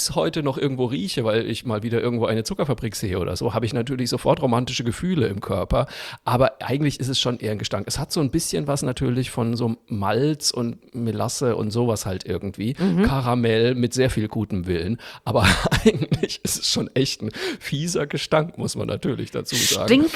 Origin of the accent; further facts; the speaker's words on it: Zeil am Main, Bavaria, Germany; Ich komme ja auch vom Land, wie du weißt. Ich komme ja aus Franken, aus dem schönen Örtchen Zeil am Main, Fachwerk Frohsinn Frankenwein. Und bei uns im Ort gab es früher, als ich aufgewachsen bin, noch eine Zuckerfabrik.